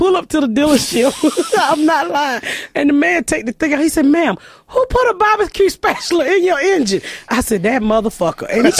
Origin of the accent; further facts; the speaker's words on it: Georgia, United States; Say like when I first moved from Georgia, and then I had this